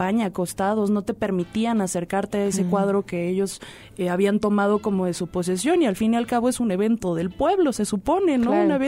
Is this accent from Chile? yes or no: no; Mexico; como buenos mexicanos que somos, nos encanta aprovechar estos espacios para hacer vendimia